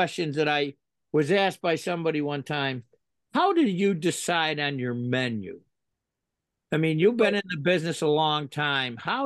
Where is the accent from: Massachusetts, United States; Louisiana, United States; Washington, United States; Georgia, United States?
Massachusetts, United States; Boston; I'm a Irish kid that grew up in the North End.